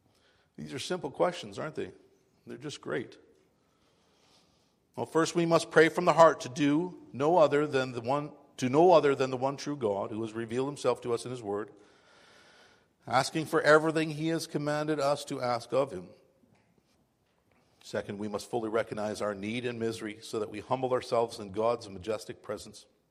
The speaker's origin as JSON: {"language": "English", "country": "United States", "said": "I like to read the things about American Civil War because I'm an American."}